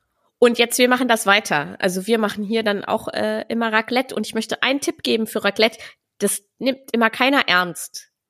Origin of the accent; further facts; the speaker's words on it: Braunschweig, Lower Saxony, Germany; Ich bin bei uns in Braunschweig, heißt das Ganze ja Braunkohl